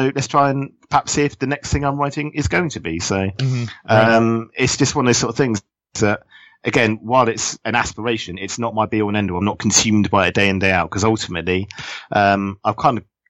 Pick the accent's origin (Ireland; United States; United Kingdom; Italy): United Kingdom; being a British bizarro author is, I say, there's not many of us over here.